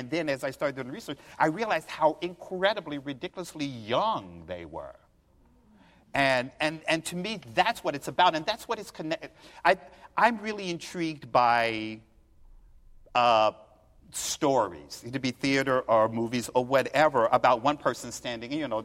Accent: Frankfort, Kentucky, United States; I'm from Frankfort, Kentucky, and for the first 8 years of my life, my town was segregated

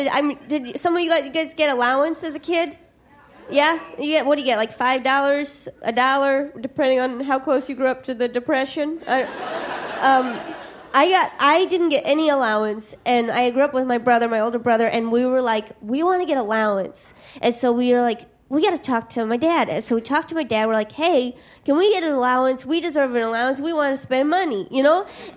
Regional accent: Midwest, United States; Hello. I'm from the Midwest. Is anyone else from the Midwest?

